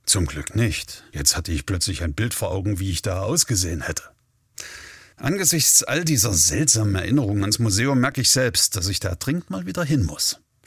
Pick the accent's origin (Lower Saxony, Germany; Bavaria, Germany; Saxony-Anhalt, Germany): Saxony-Anhalt, Germany; Halle; Ich meine, ich bin Hallenser und selbst unsere Klasse war dort.